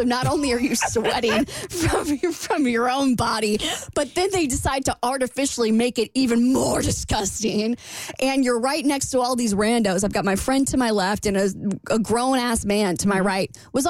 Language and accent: English; Florida, United States; I do saunas. I'm from Florida. I have been moist before out in the wild.